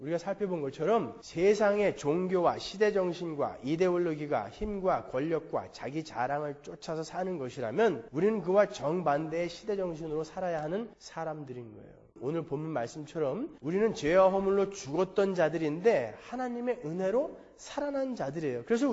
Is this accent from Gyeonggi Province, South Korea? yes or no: yes; Pyeongtaek, Gyeonggi Province, South Korea; now in United States; 저한테 물어봐서 평택입니다. 당당하게.